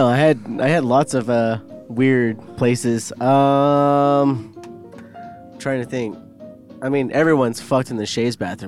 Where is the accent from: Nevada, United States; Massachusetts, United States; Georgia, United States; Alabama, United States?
Nevada, United States; Fallon; So, I came from Fallon, so there's plenty of desert to go have some fun in.